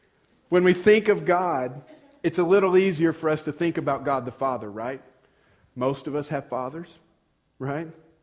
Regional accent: the South, United States; I don't know if this was just a Southern thing growing up in the South, or if it's because I'm, you know, in my 40s now

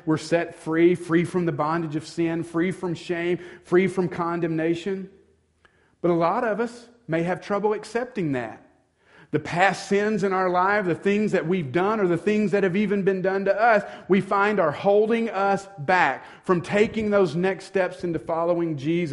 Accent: United States; Now, I realize as Americans, we hate that word. I have freedom. I'm American.

